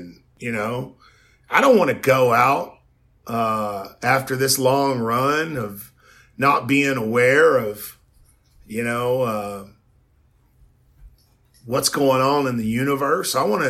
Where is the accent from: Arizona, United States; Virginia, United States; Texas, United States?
Texas, United States; Beaumont; journey from being this little redneck kid who grew up on literally on Bayou Road was the name of it. I grew up on Bayou Road in Beaumont, and we had alligators and water moccasins